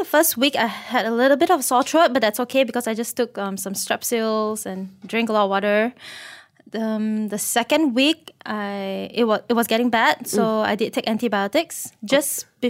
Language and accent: English; Teluk Intan, Perak, Malaysia; and I'm from Teluk Intan, and I thought of helping within my own society first.